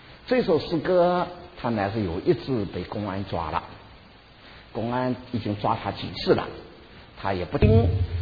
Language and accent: Chinese; China; 我们江浙人很欢喜吃海鲜的